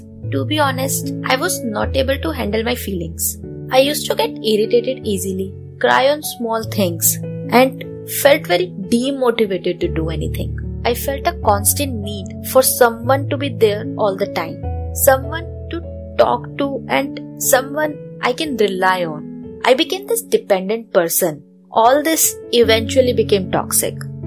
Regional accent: Delhi, India; I am from Delhi

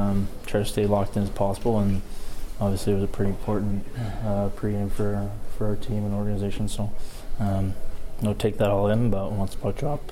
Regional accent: United States; being an American, a fellow old teammate

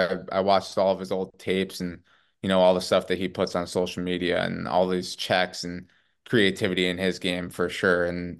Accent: Syracuse, New York, United States; You know, that's where I'm from. I'm from Syracuse. So it was really just all about going to the Dome and watching those guys play

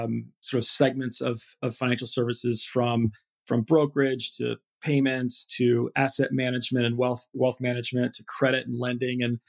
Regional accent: Ohio, United States; also born or lived in Michigan / London; life in Ohio is, it's a great place to grow up. And I quickly left Ohio and went to Michigan up north and studied computer engineering there and then took a big jump and moved over to London for a couple years

